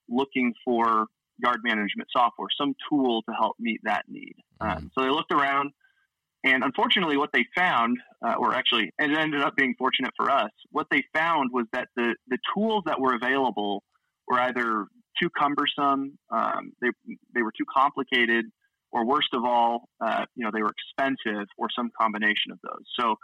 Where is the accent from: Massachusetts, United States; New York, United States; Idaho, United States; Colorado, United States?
Idaho, United States; Boise; So I'm originally from Boise, Idaho.